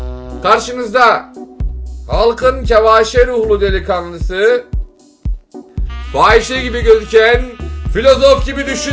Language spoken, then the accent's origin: Turkish; Muğla, Turkey; Ben de Muğla'lıyım. 46 yaşındayım.